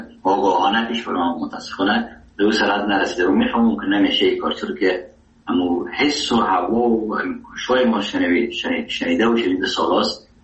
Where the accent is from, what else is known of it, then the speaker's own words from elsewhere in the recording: Herat, Afghanistan; first language Dari; زبان اصلی و وطنی ما دری است و فارسی است و چکه در هرات استفاده میشه و زبان دوم ما که در افغانستان است زبان پشتو